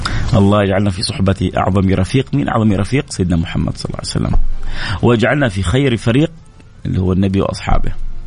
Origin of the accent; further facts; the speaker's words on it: Saudi Arabia; عندنا في السعودية